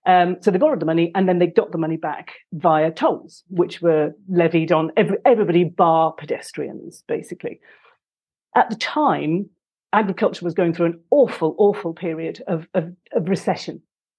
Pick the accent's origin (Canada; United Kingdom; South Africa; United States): United Kingdom; Wales; despite growing up in West Wales and doing all my education there